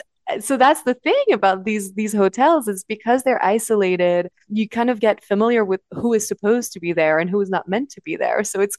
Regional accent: Paris, Île-de-France, France; I'm from France originally, even though my accent doesn't necessarily sound French. I grew up in Paris.

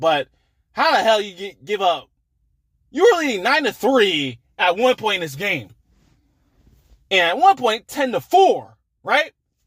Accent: Georgia, United States; also born or lived in Florida; Look, I am originally from the South, Georgia. Now, I lived in Florida, too, for a handful of years

